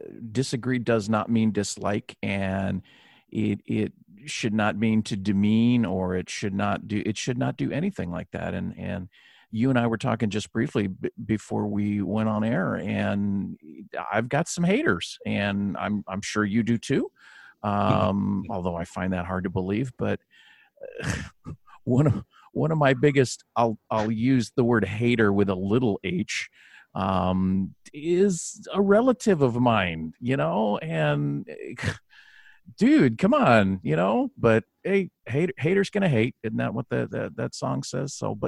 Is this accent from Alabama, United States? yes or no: no; California, United States; picking on California because I'm from California